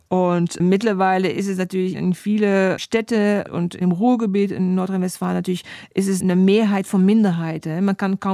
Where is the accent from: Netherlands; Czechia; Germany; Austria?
Netherlands; Vielleicht hat es damit zu tun, dass ich da auch anders geprägt bin aus den Niederlanden.